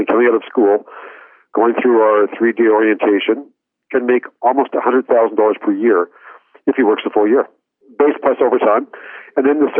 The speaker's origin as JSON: {"language": "English", "town": "Edmonton", "region": "Alberta", "country": "Canada", "tie": "born or raised there", "said": "So, I grew up, born and raised in Edmonton. Most of my career, though, was spent outside of Canada."}